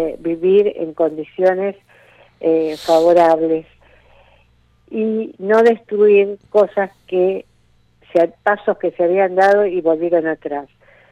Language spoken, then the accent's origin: Spanish; Argentina; uno como argentino se siente defraudado